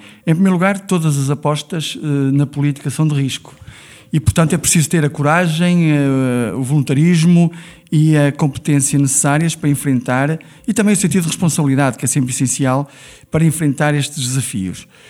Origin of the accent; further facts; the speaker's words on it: Barcelos, Braga, Portugal; entendo que nos últimos 8 anos Barcelos não teve o desenvolvimento que eu entendo como barcelense deveria ter tido.